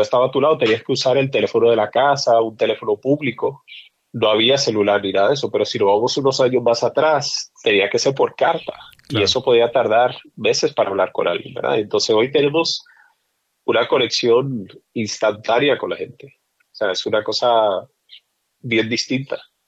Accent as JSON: {"language": "Spanish", "country": "Mexico", "tie": "born or raised there", "lives_now": "Puerto Rico", "said": "antes yo decía que era mexicano, pero ahora pues mi esposa es de Puerto Rico, mis hijos son de Puerto Rico. Amo Puerto Rico como amo México, igual, o sea, tengo familiares y todo en Estados Unidos"}